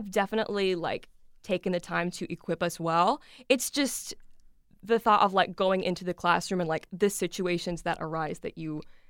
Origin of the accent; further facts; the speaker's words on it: Fairborn, Ohio, United States; And I'm from Fairborn, Ohio, so I'm local.